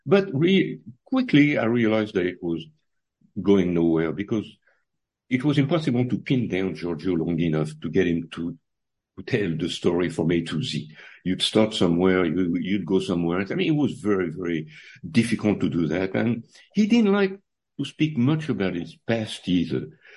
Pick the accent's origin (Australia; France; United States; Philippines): France; accent: French; English is a second language; we had a lot of things in common besides the French, my French accent, and he had speaking French fluently.